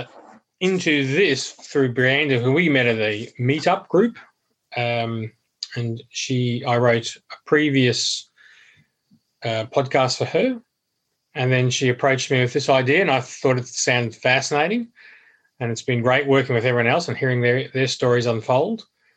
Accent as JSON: {"language": "English", "region": "Queensland", "country": "Australia", "said": "I'm from Queensland in Australia."}